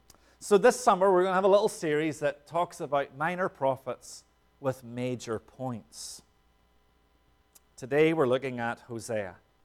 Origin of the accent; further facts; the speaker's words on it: Northern Ireland, United Kingdom; I'm from Northern Ireland. We don't do poetry back there.